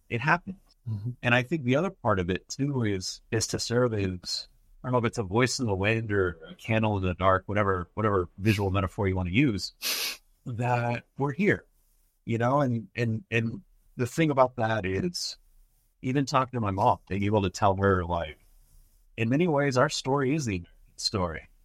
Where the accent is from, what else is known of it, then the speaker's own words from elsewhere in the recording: Lubbock, Texas, United States; also born or lived in Big Spring / El Paso; So I'm Latino, right? I consider El Paso, Texas, my hometown. I grew up in a town called Lubbock, Texas. I was born in an even smaller town called Big Spring, Texas.